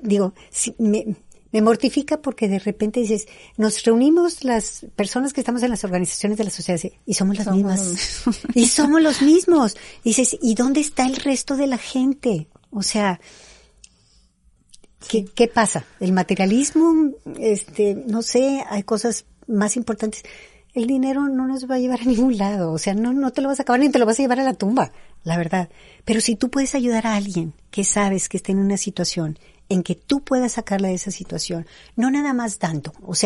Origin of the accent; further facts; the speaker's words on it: Mexico; si no nos unimos todos como mexicanos, ¿a dónde vamos a ir?